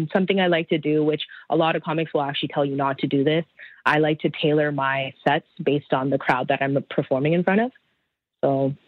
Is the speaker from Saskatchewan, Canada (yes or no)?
no; Toronto, Ontario, Canada; we're all from Toronto, we're Asians growing up here. A lot of us are first generation Canadians.